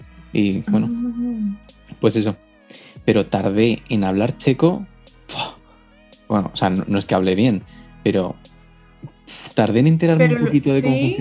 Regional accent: Zaragoza, Aragon, Spain; yo soy de Zaragoza, imagínate, el Ebro se llena, inunda garajes

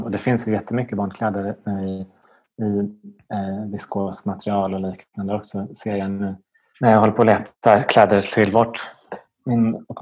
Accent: Västernorrland County, Sweden; faktiskt från mina hemtrakter uppe i Ångermanland

